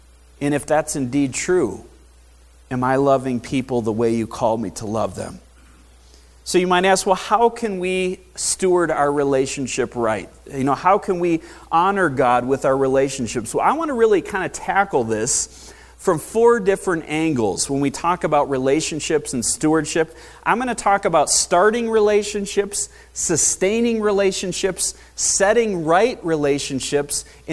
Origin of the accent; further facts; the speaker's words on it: Michigan, United States; I come from Michigan, as many of you know, and so I'm obviously a Detroit Tigers fan.